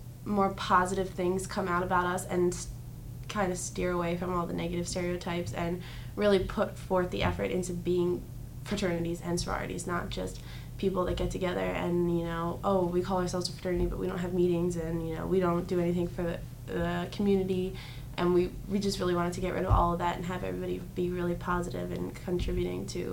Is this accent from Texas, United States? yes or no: no; Bucks County, Pennsylvania, United States; also born or lived in Delaware County, Pennsylvania; Well, I was born right outside Philadelphia in Delaware County, and I moved to Bucks County when I was in the summer between 4th and 5th grade.